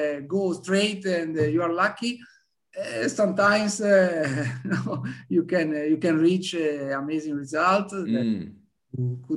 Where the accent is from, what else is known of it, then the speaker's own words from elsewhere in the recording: Genoa, Liguria, Italy; I'm from Genoa